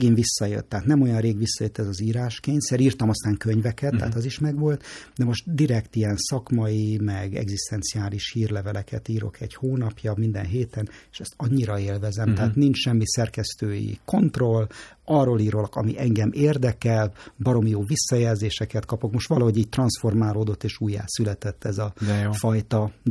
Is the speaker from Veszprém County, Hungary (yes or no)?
no; Budapest, Hungary; born or raised there